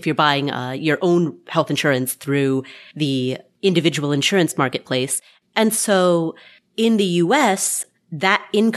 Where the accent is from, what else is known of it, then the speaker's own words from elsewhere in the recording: United States; Exactly. I am an American.